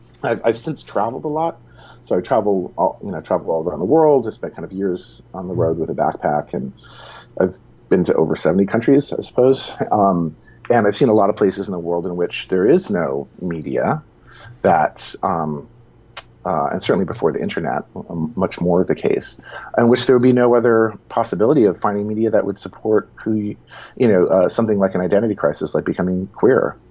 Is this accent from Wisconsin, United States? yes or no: no; Providence, Rhode Island, United States; I come from Providence, Rhode Island, and what I was used to was like hanging out with friends and smoking pot and like just kind of hanging out and being a kind of slow paced small city stuff.